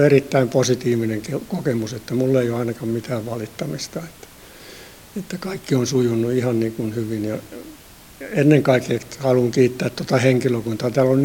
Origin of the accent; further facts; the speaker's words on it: Mäntsälä, Uusimaa, Finland; mä oon Mäntsälästä kotoisin.